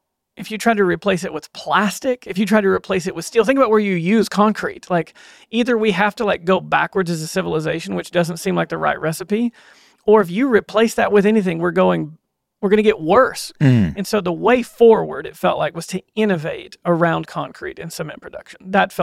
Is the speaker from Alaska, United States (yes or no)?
no; Texas, United States; So yeah, growing up on the Gulf Coast of Texas, my parents' home and my whole town, like 95% of the town was like substantially damaged in that hurricane.